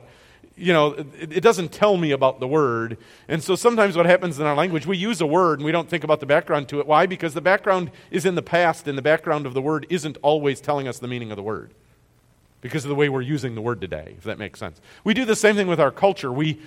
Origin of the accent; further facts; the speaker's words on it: United States; I'm an American, and so I'm, you know, linked to my country